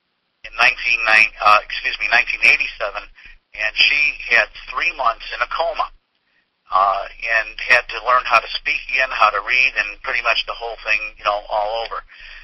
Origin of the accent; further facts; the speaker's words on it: Chicago, Illinois, United States; now in Springfield, United States; I am, like Annette said, in Springfield, Illinois. However, I was born and raised up in the Chicago area.